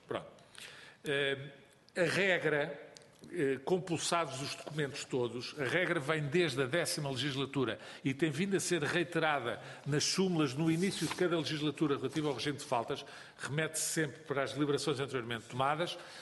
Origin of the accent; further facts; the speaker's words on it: Cascais, Lisbon, Portugal; eu sou de Cascais